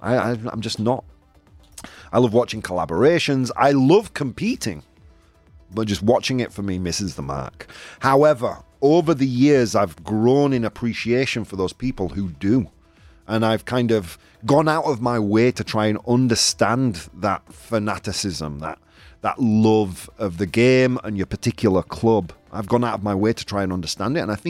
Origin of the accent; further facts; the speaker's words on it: United Kingdom; Quite often when people meet me, the first thing that they ask me about, me being British, is what football team I support.